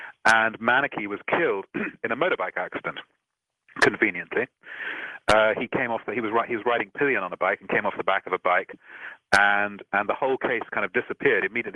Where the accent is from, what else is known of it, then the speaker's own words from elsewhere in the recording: United Kingdom; and I say this as a Brit, not knowing the full facts